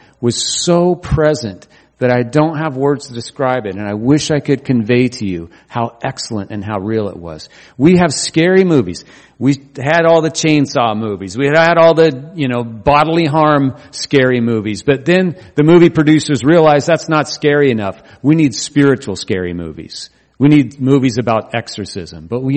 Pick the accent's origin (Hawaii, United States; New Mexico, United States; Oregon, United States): Oregon, United States; I grew up in Oregon, and there's a little part of the culture there that's like that.